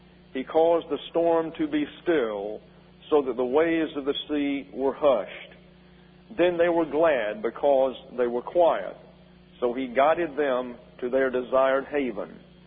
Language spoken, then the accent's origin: English; Troy, Alabama, United States; its power when it hit my hometown of Troy, Alabama, was tremendous. My parents lost 17 pine trees on that occasion, one onto the house that crushed the gable over what was previously my room.